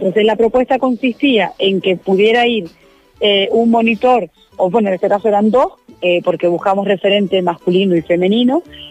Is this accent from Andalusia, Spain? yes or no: no; Canary Islands, Spain; Todo eso somos canarias.